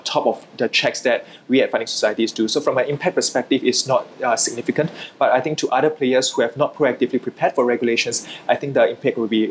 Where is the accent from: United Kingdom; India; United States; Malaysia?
Malaysia; my home country, Malaysia